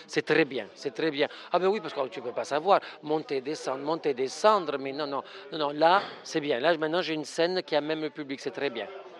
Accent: Andalusia, Spain; accent: southern Spanish; French is a second language; Oui, c'est mon accent qui vient du sud de l'Espagne, où je suis né, où j'ai grandi.

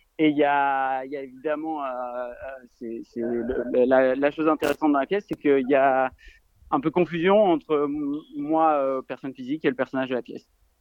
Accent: Lille, Hauts-de-France, France; Moi, je viens du Nord, hein, je viens de Lille.

